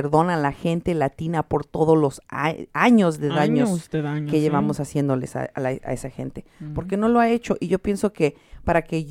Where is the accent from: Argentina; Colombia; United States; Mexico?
Mexico; me dieron mucho orgullo como mexicana.